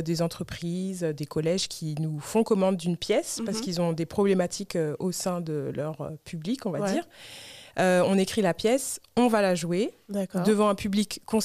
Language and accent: French; Colombes, Île-de-France, France; now in Paris, France; j'ai grandi à Colombes, dans okay. le 92, jusqu'à mes 24 ans et demi, où j'ai déménagé à Paris, dans le 14e.